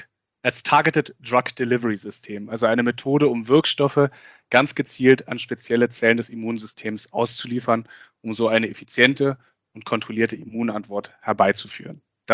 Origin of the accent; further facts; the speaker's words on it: Germany; now in Vienna, Austria; Das stimmt, ja.